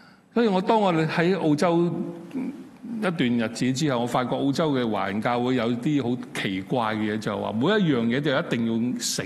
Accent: China; 很多时候我们中国人，我不知道为什么

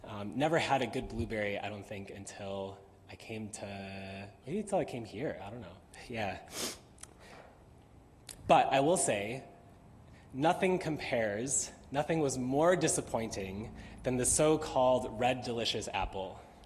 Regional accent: Chicago, Illinois, United States; I remember growing up in Chicago suburbia in the 90s, good produce basically didn't exist.

